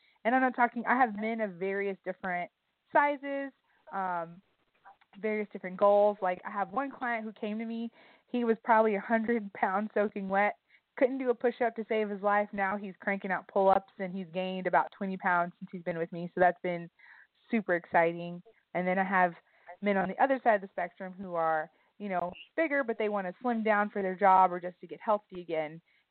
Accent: Lubbock, Texas, United States; like you stated. I am originally from Lubbock, Texas, so I am currently a misplaced Texan, and I live in Missouri.

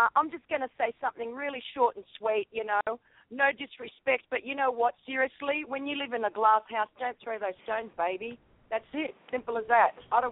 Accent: Australia; now in New York, United States; I've been in New York for the past year. I came from Australia originally. I'm born and raised there, and I'm in New York at the moment.

